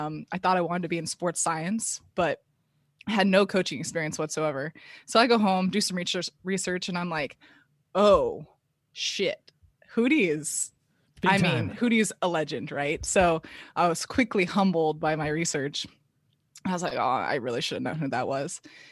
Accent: Palo Alto, California, United States; Born and raised in Palo Alto, California, Bay Area, for those who are, not from California.

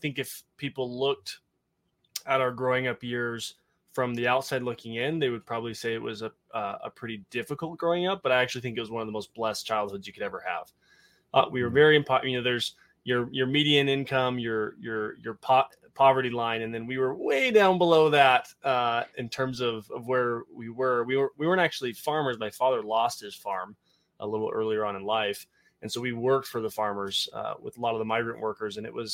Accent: Burley, Idaho, United States; we grew up in Burley, Idaho, and we started a company as four brothers

